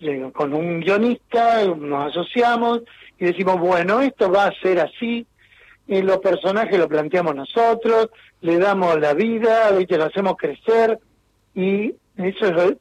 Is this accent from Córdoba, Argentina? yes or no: yes; Córdoba, Argentina; now in Rosario, Argentina; yo soy hijo adoptado de Rosario. Mi niñez fue en la provincia de Córdoba, y en un pueblo muy chico donde no había prácticamente referencia de todo lo que relacionado con la historieta.